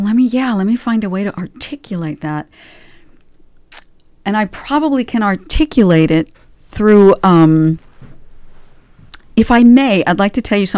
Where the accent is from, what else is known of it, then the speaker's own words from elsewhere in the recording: New Jersey, United States; born there; Well, I was born in New Jersey.